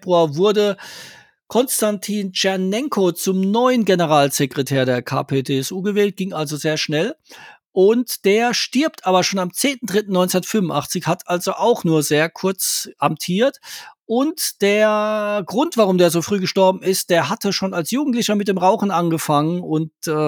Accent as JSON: {"language": "German", "town": "Ludwigshafen", "region": "Rhineland-Palatinate", "country": "Germany", "tie": "born or raised there", "said": "die startet in meiner Heimatstadt Ludwigshafen am Rhein"}